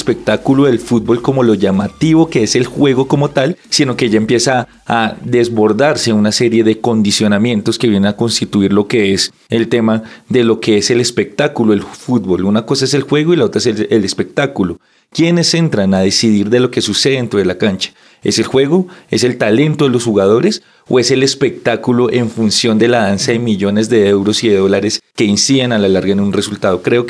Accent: Argentina; Pero como soy argentino y latinoamericano y estoy en el marco de la guerra de las Malvinas

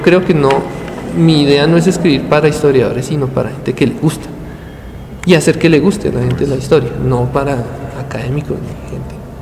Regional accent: Zipaquirá, Cundinamarca, Colombia; O hacer algo que tuviera que ver con Zipaquirá, pues yo soy de Zipaquirá.

